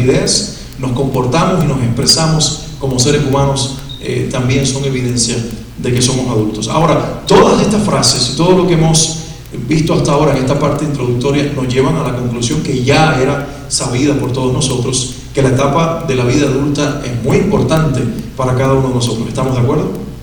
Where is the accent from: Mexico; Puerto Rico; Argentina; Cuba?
Cuba; Santa Clara, Villa Clara; la ciudad donde yo crecí, nací, de hecho, en mi tierra natal, en Cuba, se llama la ciudad de Santa Clara, y es una ciudad colonial. Yo crecí en el centro de esa ciudad.